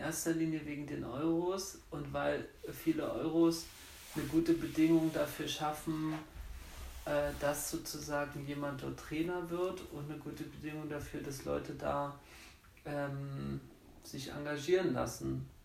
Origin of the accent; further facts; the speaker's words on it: Germany; Ich war mal in China und so und meinte, ich komme aus Deutschland.